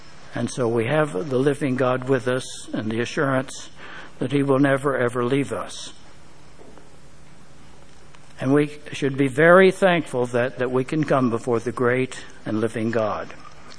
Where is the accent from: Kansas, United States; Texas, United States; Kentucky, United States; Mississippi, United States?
Kansas, United States; Dodge City; born there; including the plains of Kansas, where I was born in Dodge City.